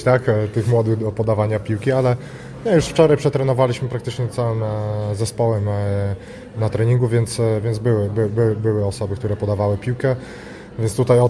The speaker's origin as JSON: {"language": "Polish", "town": "Białystok", "region": "Podlaskie Voivodeship", "country": "Poland", "said": "Wrocław nas połączył, ja jestem z Białegostoku"}